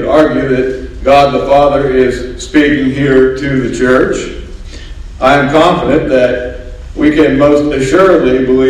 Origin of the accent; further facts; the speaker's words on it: Kentucky, United States; I'm from Kentucky.